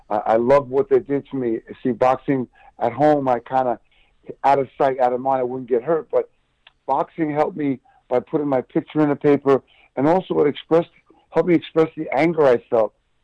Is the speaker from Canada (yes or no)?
yes; Canada; I'm Canadian. I got to get up to St. John's, Newfoundland to see where my family lived growing up.